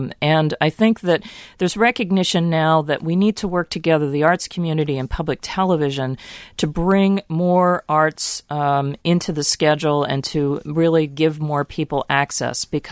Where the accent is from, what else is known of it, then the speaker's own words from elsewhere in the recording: Maryland, United States; And I grew up outside of Baltimore and had a public school education